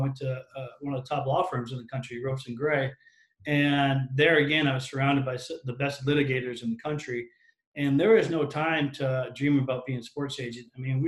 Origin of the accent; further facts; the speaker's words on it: Boston, Massachusetts, United States; you know, I grew up in Boston and, you know, I love Larry Bird and Kevin McHale and Robert Parrish.